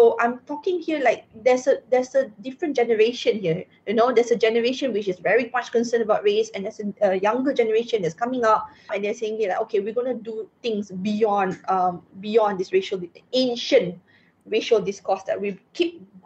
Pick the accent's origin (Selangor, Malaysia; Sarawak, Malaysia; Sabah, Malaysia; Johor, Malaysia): Selangor, Malaysia; Subang; I grew up in Subang, going to a school that now I am aware is Chinese majority.